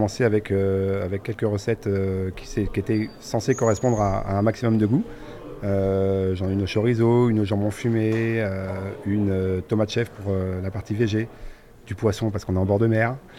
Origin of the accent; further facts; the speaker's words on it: Lamballe, Brittany, France; je viens de Lamballe, à Côte d'Armor